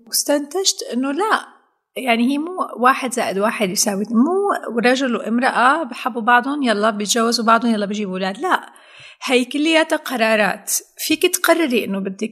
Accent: Syria; لأنه نحن كسوريين وكأي حدا بيتابع الأخبار تعرضتي لكم من القصص والفيديوهات والأخبار

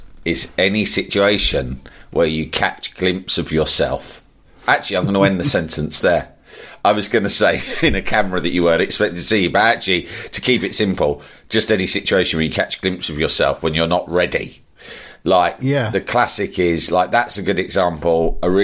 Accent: Sunderland, North East England, United Kingdom; Well, I'm from Sunderland.

